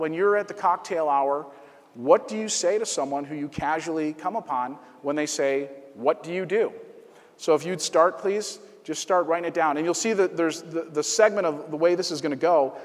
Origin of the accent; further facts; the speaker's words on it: Chicago, Illinois, United States; Sorry, I'm from Chicago.